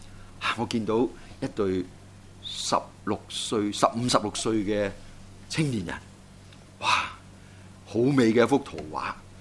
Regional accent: Guangdong, China; 不過咧我哋廣東人都係比較俗嘅

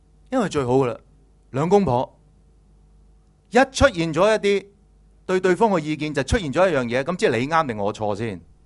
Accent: China; 我们中国人的文化很重一个报应的观念

